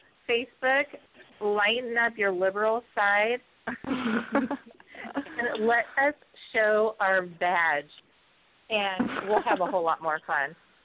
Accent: Seattle, Washington, United States; And I moved down from Seattle, so I'm totally, that's where I was raised. I'm a Pacific Northwest girl.

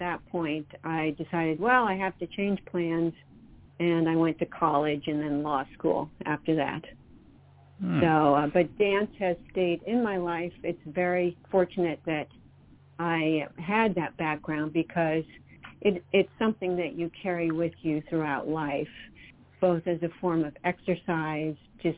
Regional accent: Oakland, California, United States; now in New York, United States; Yes, I've lived in New York for many years, but I'm native Californian. I was born in Oakland, California, and … was a Latvian World War II refugee.

